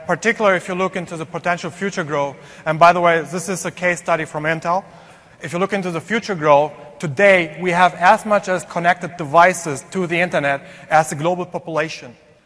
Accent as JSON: {"language": "English", "country": "Germany", "second_language": "English", "lives_now": "Dubai, United Arab Emirates", "said": "Based out of Dubai, originally from Germany, and that's probably the reason for my bad English accent."}